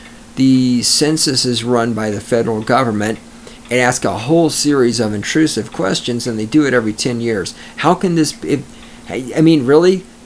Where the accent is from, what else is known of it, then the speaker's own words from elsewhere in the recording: Texas, United States; For those of you new to the show wondering why I'm reading shit from Texas newspapers, that's because I'm from Texas.